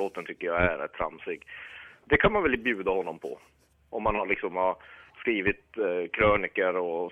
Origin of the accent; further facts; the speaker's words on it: Kiruna, Norrbotten County, Sweden; Vi är i ständig rörelse, precis som min hemstad Kiruna, som flyttar på sig.